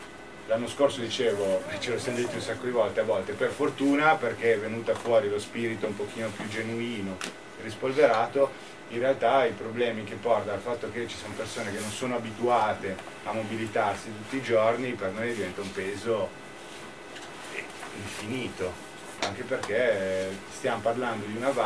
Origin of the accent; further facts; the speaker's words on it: Turin, Piedmont, Italy; Vabbè, io sono torinese